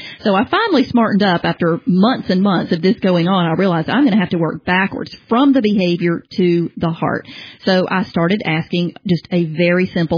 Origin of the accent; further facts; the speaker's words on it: Southern US, United States; Now, obviously, I'm from the South, so my kids said ma'am and sir.